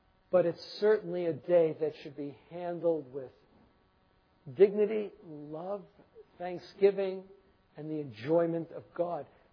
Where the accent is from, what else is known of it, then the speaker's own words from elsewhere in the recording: New York City, New York, United States; I mean, you know, growing up in New York City, you get an idea of how the absurd levels of this were enacted